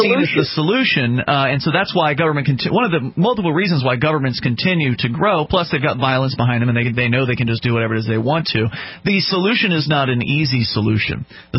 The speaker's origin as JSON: {"language": "English", "region": "Florida", "country": "United States", "said": "I was from Florida and now we're in New Hampshire."}